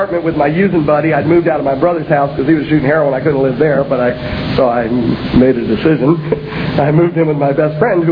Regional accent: New York, United States

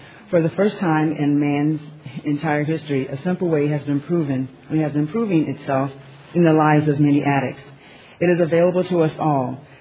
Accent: Oakland, California, United States; I'm an addict from Oakland, California.

